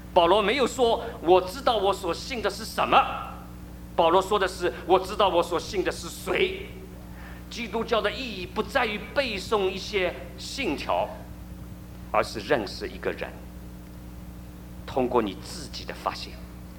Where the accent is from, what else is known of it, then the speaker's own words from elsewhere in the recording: China; 我们从大陆来的，我们都会唱这首歌，我从小就唱国际歌